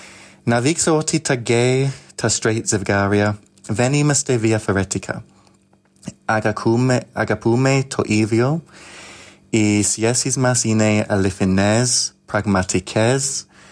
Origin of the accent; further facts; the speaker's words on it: Leeds, Yorkshire and the Humber, United Kingdom; Greek is a second language; στο Leeds. Είμαι από εκεί